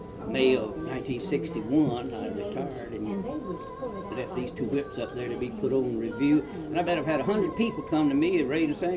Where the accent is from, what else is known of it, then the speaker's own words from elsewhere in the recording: Chiefland, Florida, United States; The little town Chieflin over there, Florida.